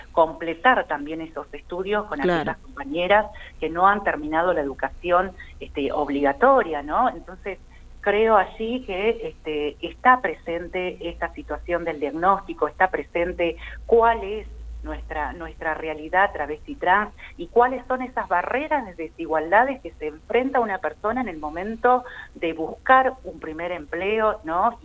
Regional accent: Salta, Argentina; moved away as an adult; now in Buenos Aires, Argentina; cuando me vine de Salta a Buenos Aires

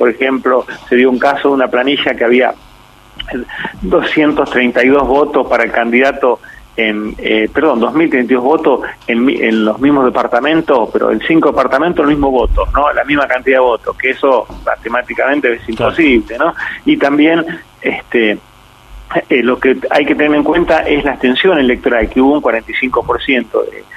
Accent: Argentina; yo soy ciudadano argentino

